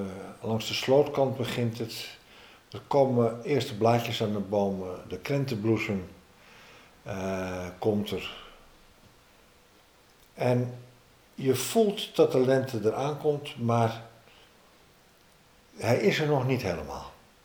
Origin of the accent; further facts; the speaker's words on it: Amsterdam, North Holland, Netherlands; Het Vondelpark als Amsterdammer.